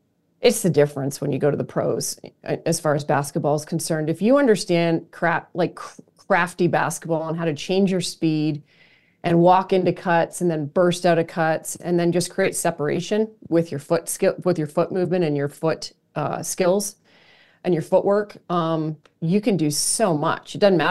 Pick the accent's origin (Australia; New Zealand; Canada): Canada; also born or lived in Oklahoma / District of Columbia, United States / Florida / California; now in Chicago, United States; I'm originally from Canada. I went to Oklahoma, I went to DC, then down to Florida and over to LA and California. And I ultimately came back to Chicago.